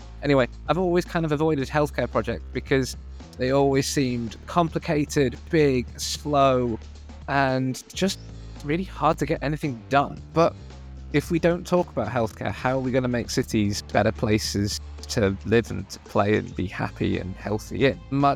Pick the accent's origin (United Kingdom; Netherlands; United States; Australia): United Kingdom; now in Canada; I can say this as a Brit who has become Canadian, but with this little spell in the US